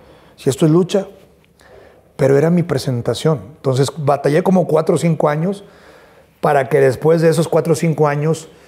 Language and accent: Spanish; Monterrey, Nuevo León, Mexico; y en mi tierra, Monterrey, Nuevo León, pues es motivo de alegría